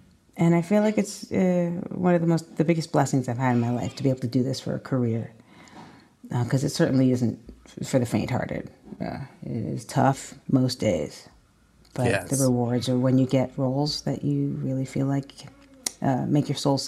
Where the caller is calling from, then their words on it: Glens Bay, New York, United States; I'm signing in from Glens Bay, New York, upstate, 2 hours out of the city, because we've escaped to this little Nell in the woods.